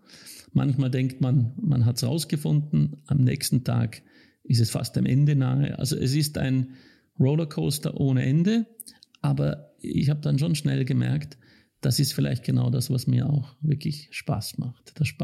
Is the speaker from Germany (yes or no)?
no; Vienna, Austria; also born or lived in St. Gallen, Switzerland; ich bin, wie gesagt, in Wien zur Schule gegangen, ganz klassisch.